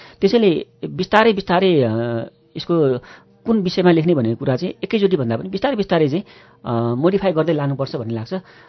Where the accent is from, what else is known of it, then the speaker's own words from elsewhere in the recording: Kathmandu, Bagmati, Nepal; also born or lived in Khotang / Biratnagar; खोटाङ जिल्लामा भयो, त्यस पछाडि विराटनगरमा एक वर्ष मात्रै, एक वर्षको उमेर हुँदाखेरि बस्यो, र त्यस पछाडि काठमाडौँ. अहिले त काठमाडौँकै भयो भन्दा पनि.